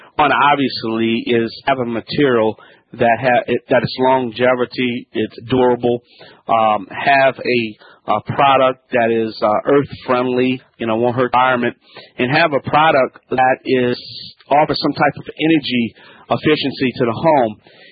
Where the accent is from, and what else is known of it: Louisiana, United States